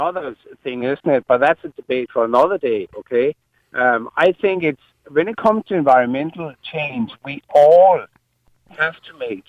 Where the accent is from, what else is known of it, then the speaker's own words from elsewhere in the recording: Denmark; I'm from Denmark, okay? So I come from a slightly different culture.